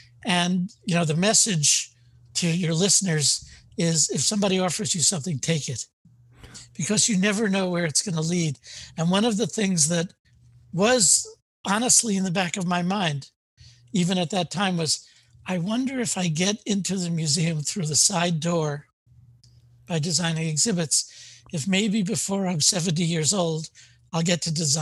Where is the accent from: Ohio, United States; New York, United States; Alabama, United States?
New York, United States; Queens; And I, even though I grew up in Queens, I had no experience with it other than knowing it was out there somewhere.